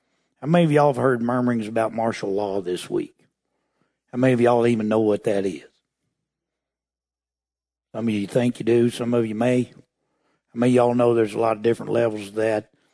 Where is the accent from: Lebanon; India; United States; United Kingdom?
United States; I'm an American.